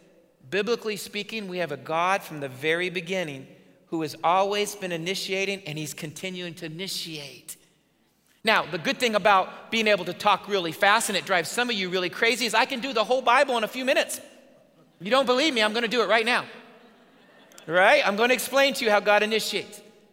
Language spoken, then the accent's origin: English; Indiana, United States; I grew up in Indiana. If you know anything about Indiana, everybody plays basketball.